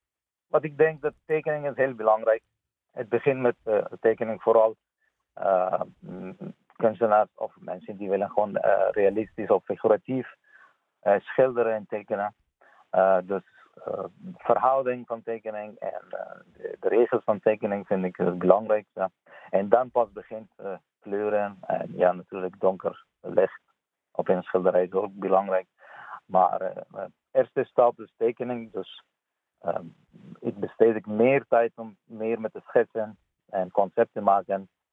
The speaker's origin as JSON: {"language": "Dutch", "country": "Afghanistan", "second_language": "Dutch", "moved": "yes", "lives_now": "Netherlands", "said": "Ik kom uit Afghanistan en al lang ben ik bezig met kunst."}